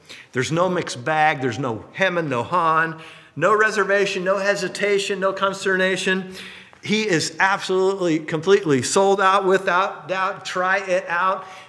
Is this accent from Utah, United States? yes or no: no; Washington, United States; I grew up near Seattle, and so I enjoy rooting for my home team.